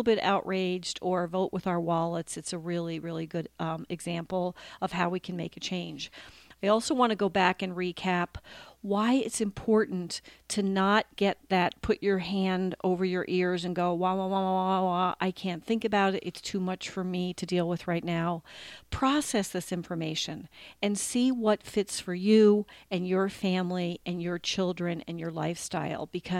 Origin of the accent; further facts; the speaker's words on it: United States; And as an American, I want to know how come only 10 of those made the hit list in the United States of America.